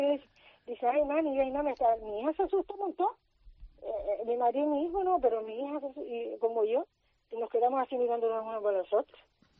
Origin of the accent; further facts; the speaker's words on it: Agaete, Canary Islands, Spain; De Agaete mismo